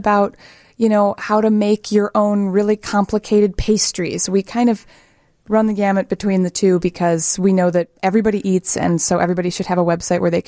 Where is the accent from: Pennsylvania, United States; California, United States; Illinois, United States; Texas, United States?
Illinois, United States; LaGrange; Sure. I am a native of the Chicago suburbs. I grew up in LaGrange, Illinois.